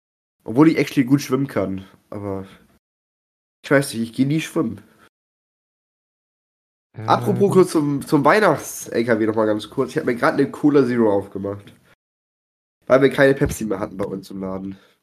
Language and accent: German; Germany; Also wir sind Deutsche